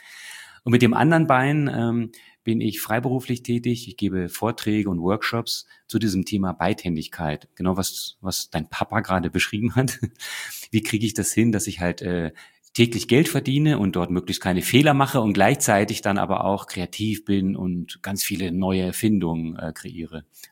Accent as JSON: {"language": "German", "region": "Northern Germany", "country": "Germany", "lives_now": "Munich, Germany", "said": "Auch ich als Norddeutscher lerne neue Worte"}